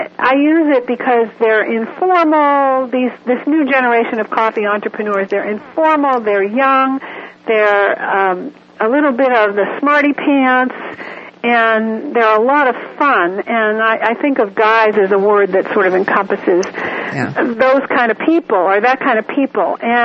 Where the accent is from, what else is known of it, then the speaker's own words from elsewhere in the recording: Washington, District of Columbia, United States; And in my hometown of Washington, D.C.